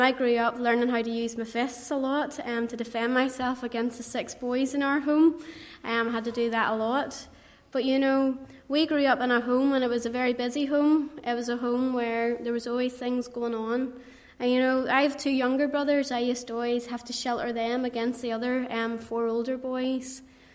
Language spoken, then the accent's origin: English; Kilkeel, Northern Ireland, United Kingdom; I come from Kilkeel. I was born into a Roman Catholic family. I have six brothers and I'm the only girl.